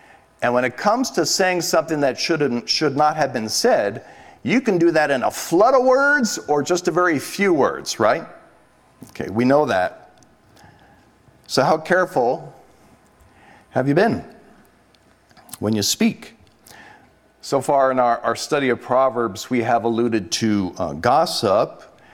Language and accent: English; New Jersey, United States; I remember this time when I was growing up in New Jersey, and I went along with my dad.